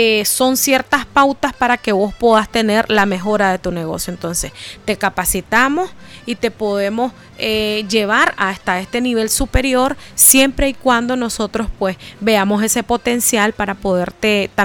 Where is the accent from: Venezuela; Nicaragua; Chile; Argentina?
Nicaragua; como nicaragüenses nos destacamos muy bien a nivel mundial